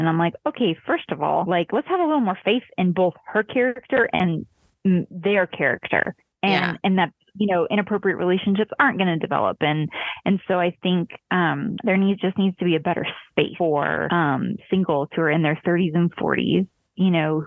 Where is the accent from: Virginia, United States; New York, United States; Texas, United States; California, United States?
California, United States; also born or lived in Florida; now in Colorado Springs, United States; No. So okay. I'm actually from SoCal.